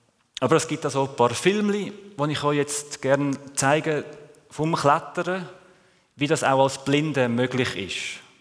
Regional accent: Switzerland; ich bin Schweizer, ich kann ohne Problem Zürichdeutsch, kein Problem, oder?

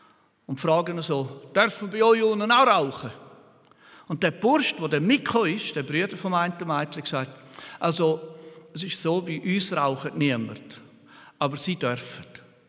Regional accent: Graubünden, Switzerland; Und ich als Bündner habe den Dialekt natürlich sofort.

